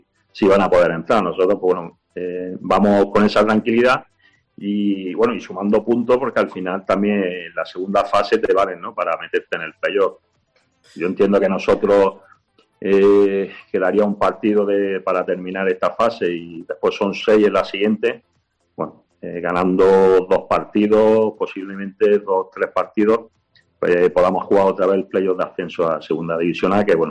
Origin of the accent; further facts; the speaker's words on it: Almería, Andalusia, Spain; moved away; y al poco tiempo ya salí de Almería, y bueno, al final somos muchos los que estamos fuera